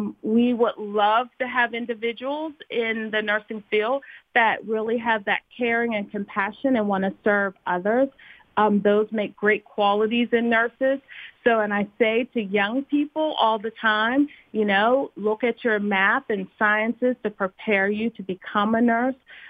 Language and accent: English; Penn Hills, Pennsylvania, United States; In Pin Hill.